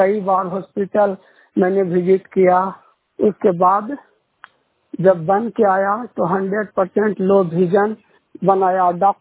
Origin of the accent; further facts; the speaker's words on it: Munger, Bihar, India; now in Kota, India; मेरा गांव है मुंगेर बिहार, मैं नौकरी करता हूँ कोटा राजस्थान में, DRM ऑफिस में हूँ पोस्टेड